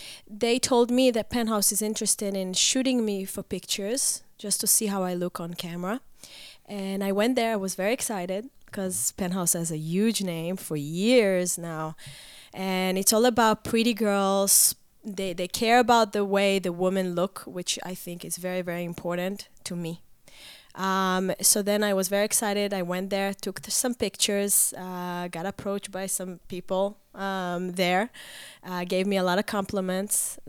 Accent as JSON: {"language": "English", "country": "Israel", "moved": "yes", "lives_now": "United States", "said": "Well, I'm originally from Israel. I came to the United States 12 years ago."}